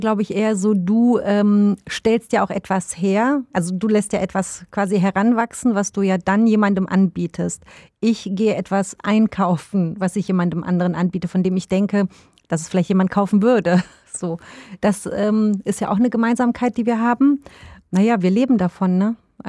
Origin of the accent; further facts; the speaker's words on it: Krefeld, North Rhine-Westphalia, Germany; ich bin 40 Jahre alt. Bin auch gebürtige Krefelderin und vor 50 Jahren, also ist mein Vater nach Deutschland gekommen aus dem ehemaligen Jugoslawien als Gastarbeiter. Und wir Kinder sind bis auf meinen Bruder hier geboren